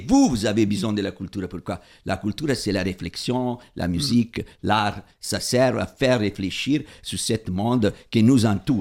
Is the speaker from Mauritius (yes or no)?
no; Italy; Tu es un migrant, moi je viens de l'Italie